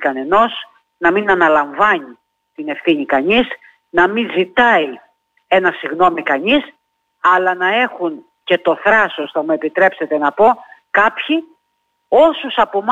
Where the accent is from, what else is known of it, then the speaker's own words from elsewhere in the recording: Heraklion, Crete, Greece; είμαστε κάτοικοι αυτής της πόλης, είμαστε πολίτες αυτής της πόλης, είμαστε Ηρακλειώτες